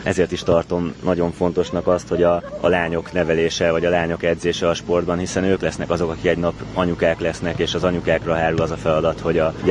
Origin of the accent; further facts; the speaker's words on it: Baja, Bács-Kiskun, Hungary; born there; abban a térségben, ahol én születtem Baján